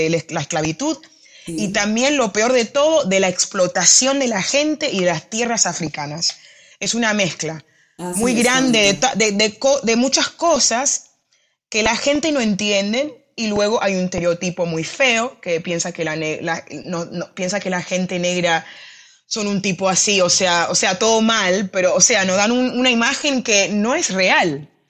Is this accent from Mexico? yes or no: no; Buenos Aires, Argentina; Spanish is a second language; also born or lived in Congo; nos quedamos en Argentina, donde la verdad, donde yo tengo la mayoría de mis recuerdos de mi niñez están en Argentina. Sin embargo, soy africana, soy del Congo, mis padres son congoleños, o sea que en casa hablábamos francés y lingala y en la escuela español.